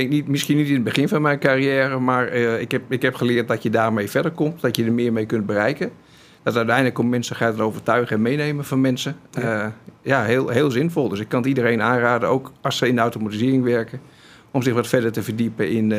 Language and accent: Dutch; Groningen, Netherlands; born there; moved away as an adult; now in Assen, Netherlands; Ja, ik ben een geboren Groninger. Daar ben ik ook getrouwd met mijn lieve Brigit. Daar hebben we ons eerste kind gekregen. En toen zijn we verhuisd naar Assen. Dus dat is nu alweer zo'n 30 jaar geleden.